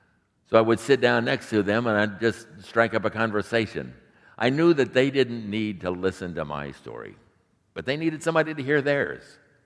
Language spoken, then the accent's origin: English; Indianapolis, Indiana, United States; Because growing up in Indianapolis and being a car guy